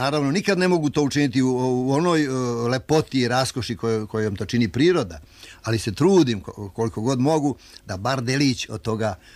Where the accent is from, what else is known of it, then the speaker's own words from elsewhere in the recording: Šumadija and Western Serbia, Serbia; Uvijek je tu jedna slika na livadi u mom rodnom kraju preko puta naše kuće. Mi smo u jednoj dolini, prvo je drum, pa livade, pa reka, pa brdo Talambas. Eto je reka Gruža